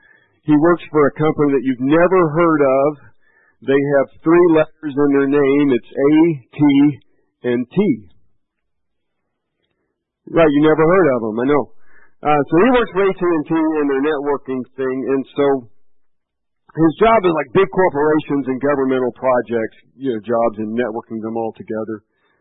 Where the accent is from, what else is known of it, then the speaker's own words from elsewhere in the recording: Texas, United States; As I said before, I am from Texas. Everybody in my family is from Texas.